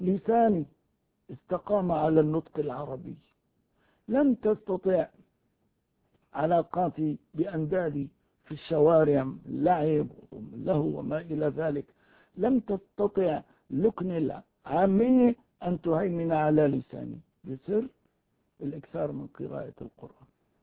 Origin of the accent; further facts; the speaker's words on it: Damascus, Damascus Governorate, Syria; first language Kurdish; Arabic is a second language; ولدت من أبوين أعجميين، أنا كردي الأصل، وقد رحل والدي إلى هذه الشام المباركة، إلى دمشق هذه، وأنا لا أعلم إلا اللغة الكردية، ووالداي أيضا لا يتقنان إلا اللغة الكردية،